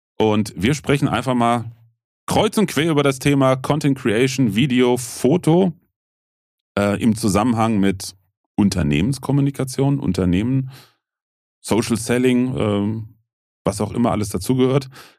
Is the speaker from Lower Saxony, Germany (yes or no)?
no; Bitburg, Rhineland-Palatinate, Germany; born there; Ich bin ja witzigerweise in Bitburg geboren.